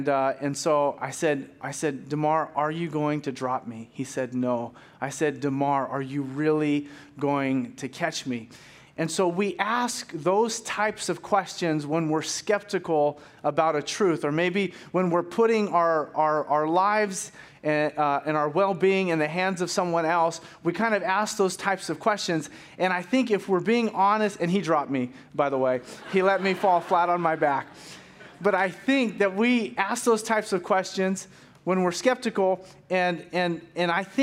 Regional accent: Sunnyvale, California, United States; So I grew up in Sunnyvale, and I was an athlete

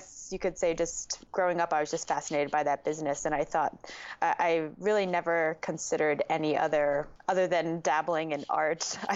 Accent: New York, United States; now in New York City, United States; I grew up in Westchester County, so about just a train ride, a 45-minute train ride north of here where my parents still live.

